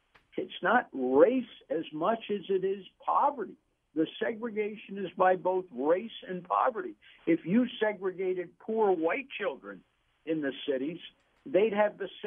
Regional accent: Irvington, New Jersey, United States; like in my hometown of Irvington, the breakdown is 85% black, 15% Latino.

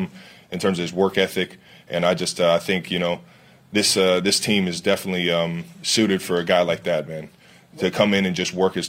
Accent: Cleveland, Ohio, United States; I mean, I grew up in Cleveland, Ohio

